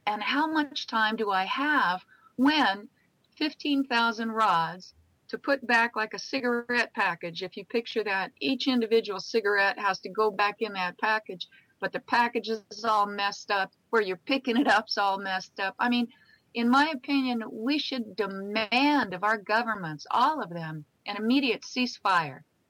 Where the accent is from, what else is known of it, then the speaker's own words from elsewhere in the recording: Catalina Island, California, United States; You know, I'm from Catalina Island.